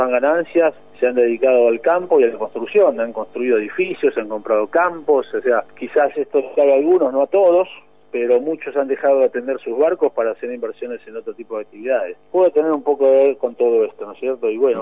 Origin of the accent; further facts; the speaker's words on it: Argentina; Nosotros somos argentinos y vamos a defender los derechos como tales.